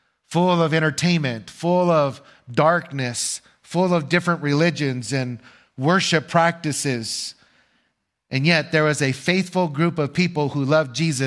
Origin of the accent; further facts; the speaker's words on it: California, United States; now in St. George, United States; And it's true, I came from California, okay?